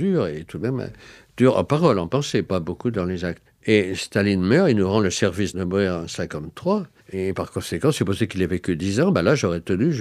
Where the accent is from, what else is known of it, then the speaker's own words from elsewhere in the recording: Normandy, France; Je crois que c'est ma rupture avec mon village natal en Normandie.